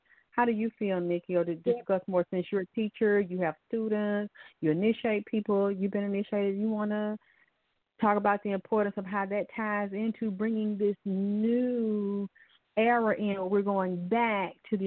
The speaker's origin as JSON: {"language": "English", "region": "Bible Belt", "country": "United States", "tie": "born or raised there", "said": "I know I could add to something as far as growing up in the Bible Belt with the preachers and the hypocrisy and the slavery of religion"}